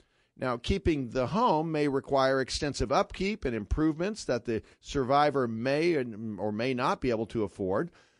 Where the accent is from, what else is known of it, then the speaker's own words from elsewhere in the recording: California, United States; I was raised in Northern California, I was a Niners fan.